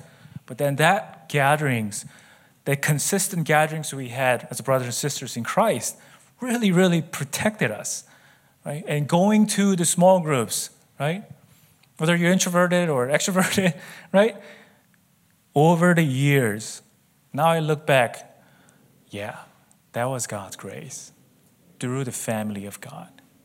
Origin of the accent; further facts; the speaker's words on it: South Korea; Is like I said, I grew up in Korea, so we didn't have a proper visa we were on student visa for a long time.